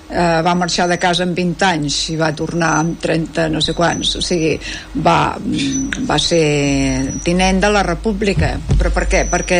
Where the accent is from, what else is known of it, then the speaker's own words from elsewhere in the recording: Vallmoll, Catalonia, Spain; also born or lived in Manresa / Barcelona; jo sóc de Vallmoll, de Manresa, i molts anys de Barcelona, però una miqueta repartida per tot arreu.